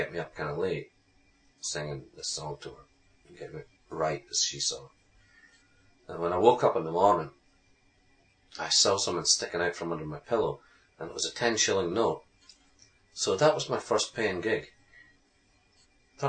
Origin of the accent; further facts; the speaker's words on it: Scotland, United Kingdom; I was still in primary school, and I was living up in Perthshire.